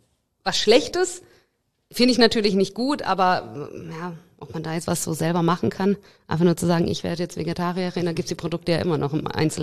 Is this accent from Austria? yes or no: no; Russia; born or raised there